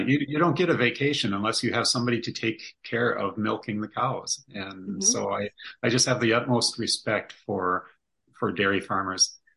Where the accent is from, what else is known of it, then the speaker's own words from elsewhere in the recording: Minnesota, United States; And we're from Minnesota. We can handle 40 degrees.